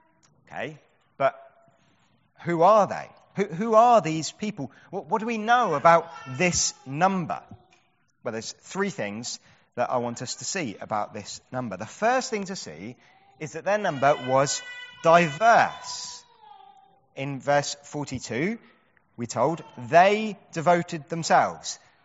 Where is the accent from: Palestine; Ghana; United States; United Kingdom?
United Kingdom; Bromley, London; I come from Bromley, which is incredibly white middle class.